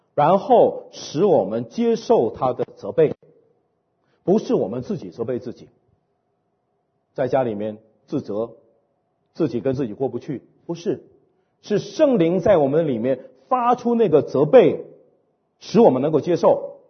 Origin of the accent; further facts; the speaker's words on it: China; 我们中国人按照我们中国的标准来定义这个罪